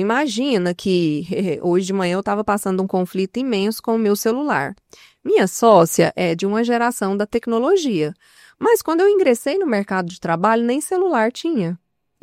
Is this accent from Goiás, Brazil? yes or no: yes; Rio Verde, Goiás, Brazil; Bom, eu sou de Rio Verde, sou rioverdense